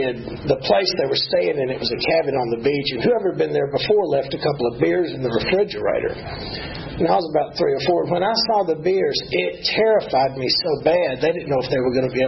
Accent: Atlanta, Georgia, United States; born there; I was born right here in Atlanta, Georgia, 1957. I'm 55. I was born at Georgia Baptist Hospital.

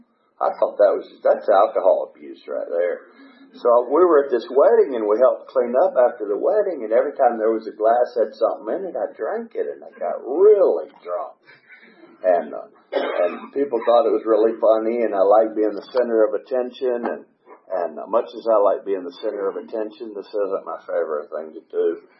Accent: Atlanta, Georgia, United States; So I'm an Atlanta native. I was born in Piedmont, grew up in Gwinnett County, and I'm the youngest of five, Irish Catholic family, and three brothers and two sisters.

